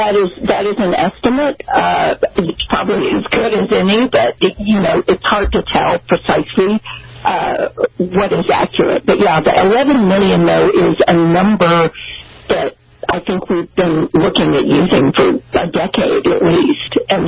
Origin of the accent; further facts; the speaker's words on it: San Antonio, Texas, United States; I'm from San Antonio, Texas. I grew up 150 miles from the Mexican border.